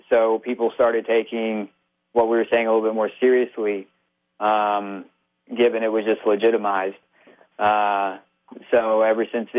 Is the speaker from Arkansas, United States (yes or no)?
yes; Arkansas, United States; Well, I grew up in Arkansas, wound up joining the military October 2000.